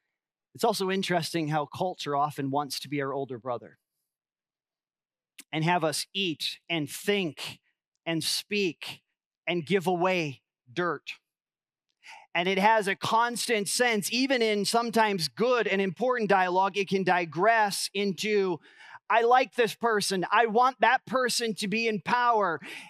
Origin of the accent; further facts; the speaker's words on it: United States; Part of the, honestly, the joys and the gifts of being an American is that we get to have lots of opinions and opinions about politicians.